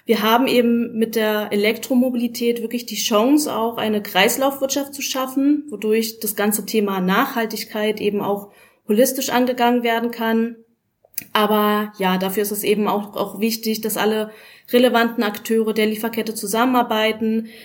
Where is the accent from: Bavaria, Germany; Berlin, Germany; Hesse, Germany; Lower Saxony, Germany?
Berlin, Germany; now in Chile; Also ich bin gebürtige Berlinerin, lebe seit mittlerweile knapp 5 Jahren in Chile